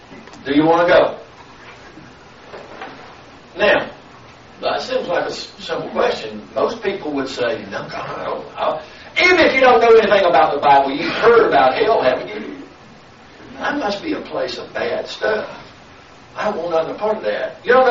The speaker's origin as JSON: {"language": "English", "region": "the South", "country": "United States", "accent": "Southern", "said": "More than likely, my conversation is from the United States. Southern part, out the sticks, because of how I talk."}